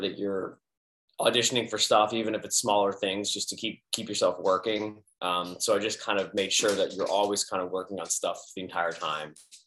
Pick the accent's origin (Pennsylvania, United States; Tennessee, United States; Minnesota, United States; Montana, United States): Pennsylvania, United States; Philadelphia; But I grew up, I grew up in Philadelphia where it's kind of not something that people really do. It's like you kind of just play sports.